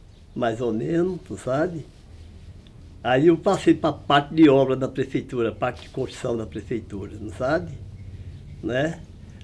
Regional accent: Capunga, Brazil; Eu nasci 17 de dezembro de 29 e nasci já morando aqui no Capunga, é um sítiozinho bem vizinho aqui

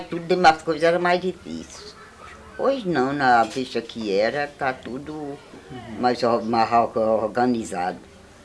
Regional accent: Cajazeiras, Paraíba, Brazil; Eu nasci e me criei aqui em Cajazeiras.

